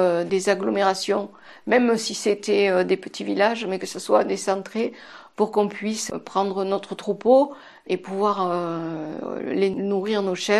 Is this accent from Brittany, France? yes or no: no; Istres, Provence-Alpes-Côte d'Azur, France; je viens des Bouches-du-Rhône. Donc, je suis une Istrienne, donc une Provençale de souche, on va dire.